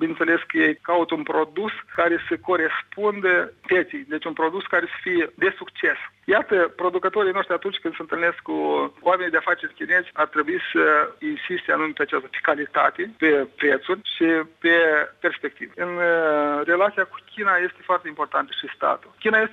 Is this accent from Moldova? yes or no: yes; Moldova; Când spun că sunt din Moldova, foarte mult asociază Moldova cu vinurile.